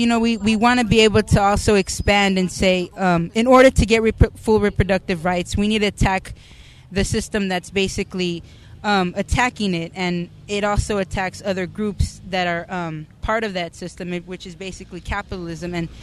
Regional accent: San Francisco, California, United States; As a young Chicana born and raised in Frisco

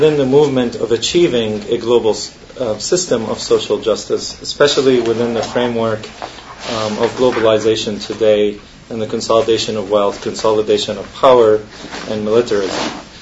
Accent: Lebanon; For many of us Palestinians, especially like myself, who I grew up in Lebanon

